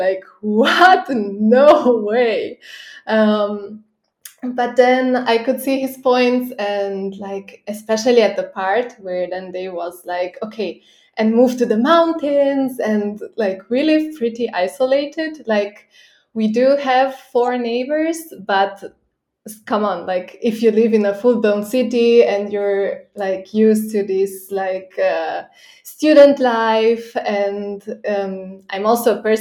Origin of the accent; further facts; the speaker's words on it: Romania; growing up in Romania, it's like, yeah, it's a whole kind of story. But like I grew up with my father always telling me, like, you have to go out of Romania